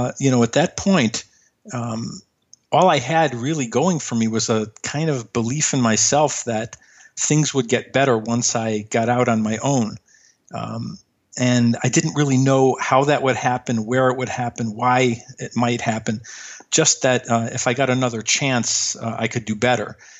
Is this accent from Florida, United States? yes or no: no; Chicago, Illinois, United States; Yeah, I grew up in Chicago.